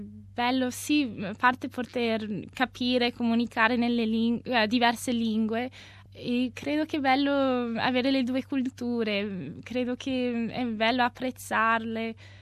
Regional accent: Alice Springs, Northern Territory, Australia; io sono cresciuta ad Alice Springs, allora non c'è molto una comunità, non c'è molto di una comunità italiana lì.

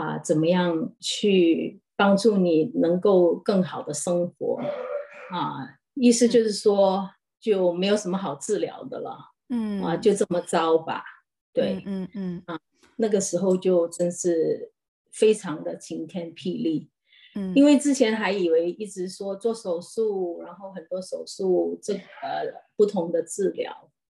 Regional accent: China; moved away as an adult; now in Sydney, Australia; 我来自中国，然后我是现在住在悉尼，我是2011年来澳洲定居的

